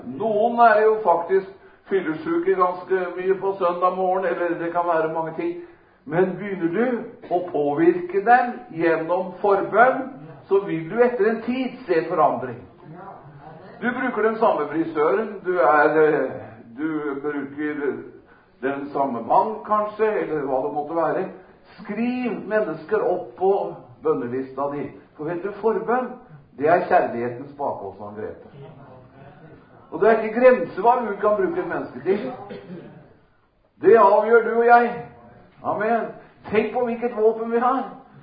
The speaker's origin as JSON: {"language": "Norwegian", "town": "Lillehammer", "region": "Innlandet", "country": "Norway", "tie": "born or raised there", "said": "når jeg vokste opp på Fåberg, det var i Lillehammer kommune"}